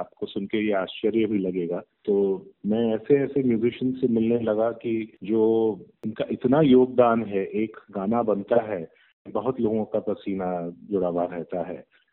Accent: Mumbai, Maharashtra, India; born there; मैं मुंबई में स्थित हूँ। मेरी पैदाइशी भी मुंबई की है और बेसिकली हम एक बिजनेस फैमिली से हैं

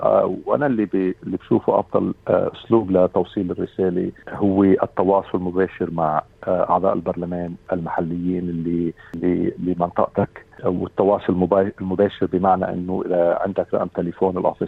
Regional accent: Aitaroun, Nabatieh Governorate, Lebanon; طبعا هذه ضيعتي وللأبد هي مسقط رأسي والمكان اللي أنا ربيت فيه، أنا ربيت هناك لسن 21 أو 22 سنة، وعانيت طبعا من الاحتلال الإسرائيلي للقرية لجنوب لبنان بثمانينيات القرن الماضي. عيترون هي قرية محاربة مباشرة للشريط الفاصل

